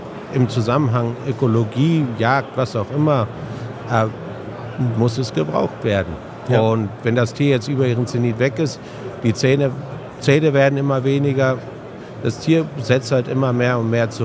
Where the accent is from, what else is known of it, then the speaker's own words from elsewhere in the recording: Namibia; Bei uns in Namibia ist die Yacht eines der streng reguliertesten Industrien überhaupt